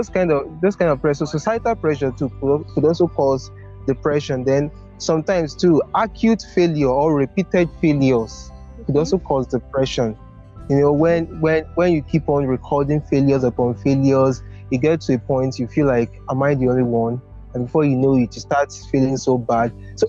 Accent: Nigeria; I am an African man, and most importantly, I'm a Nigerian, and most importantly, I'm a Yoruba guy.

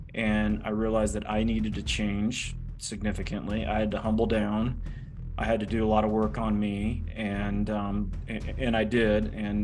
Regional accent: Loveland, Colorado, United States; Yeah, I just grew up in Loveland, which is like 60 miles north of Denver, and, you know, went to Colorado State University

